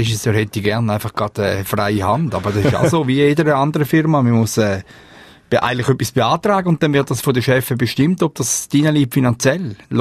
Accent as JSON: {"language": "German", "country": "Switzerland", "said": "bei uns in der Schweiz"}